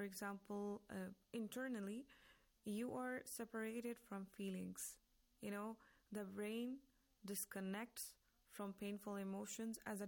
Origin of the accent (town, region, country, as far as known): Jammu and Kashmir, India; English is a second language; now in Iran